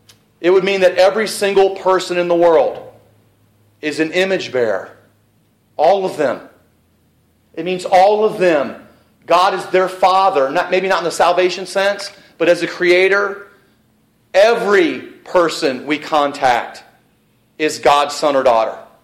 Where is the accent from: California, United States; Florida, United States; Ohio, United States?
Ohio, United States; Cincinnati; When I grew up in Bible classes in Cincinnati, and then after I moved eventually, I noticed that every time we came to this passage, people would talk about taxes.